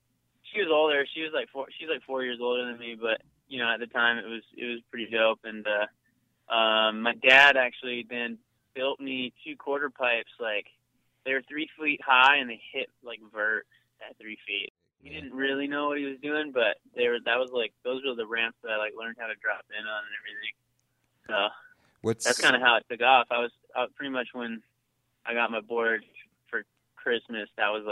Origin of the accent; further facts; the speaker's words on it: Maple Ridge, British Columbia, Canada; born or raised there